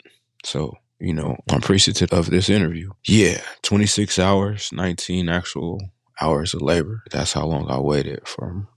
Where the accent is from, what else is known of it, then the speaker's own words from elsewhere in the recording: Sacramento, California, United States; I grew up in Sacramento, California. Was a pretty well-mannered kid. I am the oldest of seven.